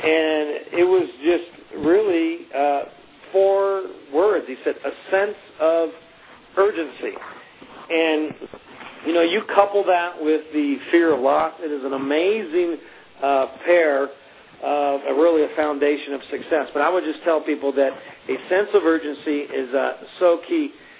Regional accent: Ada, Oklahoma, United States; now in Albuquerque, United States; When I moved to Albuquerque from Ada, Oklahoma, this state, I picked up a little booklet

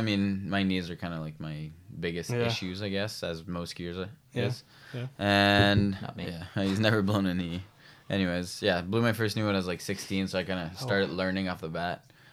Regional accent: Quebec, Canada; Well, I'm from Quebec.

